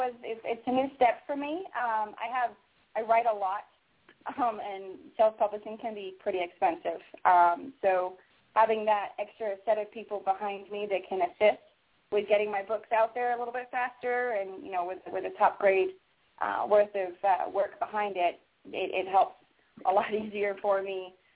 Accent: England, United Kingdom; moved away as an adult; now in United States; I am originally from the UK. My husband is active duty military, and I moved out here with my husban

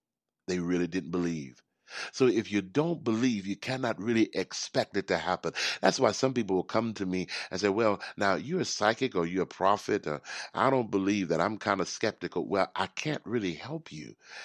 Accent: Houston, Texas, United States; I grew up in Houston, Texas, in a little impoverished area, but it was okay. It was filled with a lot of love.

